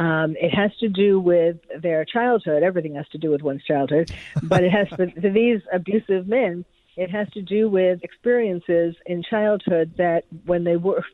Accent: New York, United States; I'm from New York, but yes, I was then.

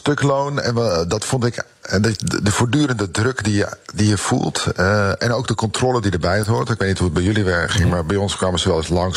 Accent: Alkmaar, North Holland, Netherlands; Ik ben opgegroeid in Alkmaar.

